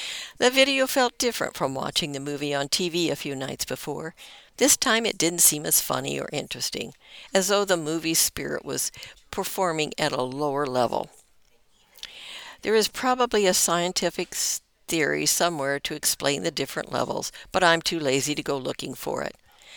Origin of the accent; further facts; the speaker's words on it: Decatur, United States; Going to the movies was a big part of my life growing up in Decatur